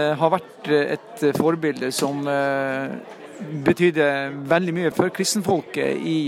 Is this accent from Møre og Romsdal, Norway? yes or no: no; Øksnes, Nordland, Norway; Øksnes i Vesterålen er min hjemplass.